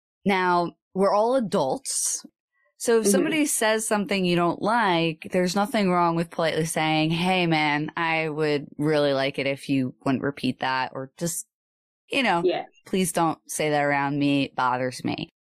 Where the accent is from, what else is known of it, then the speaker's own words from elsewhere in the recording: New Jersey, United States; So I'm from New Jersey. New Jersey's considered the armpit of America.